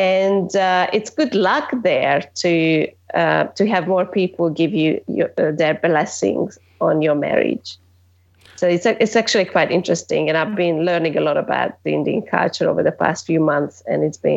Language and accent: English; Budapest, Hungary; English is a second language; now in Australia; I've spent the past 11 years living in Australia, but I'm originally from Hungary, Budapest